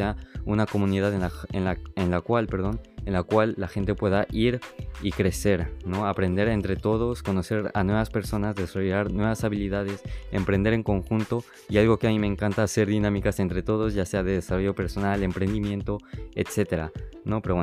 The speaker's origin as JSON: {"language": "Spanish", "country": "Mexico", "said": "tengo una herencia japonesa, sin embargo, realmente venir a una nueva cultura que no conoces para nada, viniendo de México, que yo soy mexicano"}